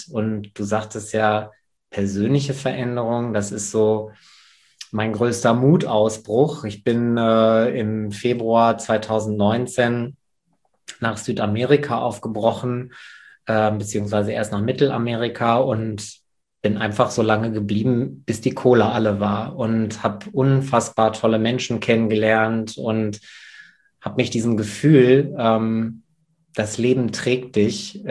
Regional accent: North Rhine-Westphalia, Germany; now in Cologne, Germany; Ich bin Sauerländer. Da bin ich aufgewachsen, sehr idyllisch und bin seit jetzt 21 Jahren in Köln. Warum Köln? Von meiner Orientierung bin ich gay

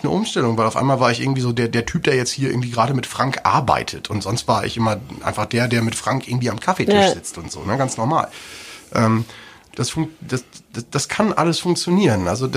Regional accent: Lower Saxony, Germany; Ich komme ja aus Niedersachsen

